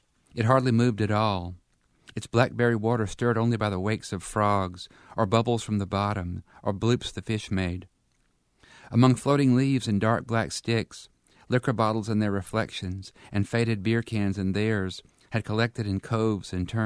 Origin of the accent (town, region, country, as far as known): Dickinson, Alabama, United States; born or raised there